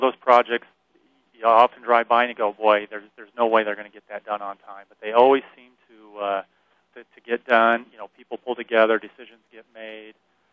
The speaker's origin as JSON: {"language": "English", "town": "Hastings", "region": "Nebraska", "country": "United States", "tie": "born or raised there", "said": "I grew up in Hastings, and so the project at Cope Stadium meant a lot to me because I played high school football on that field."}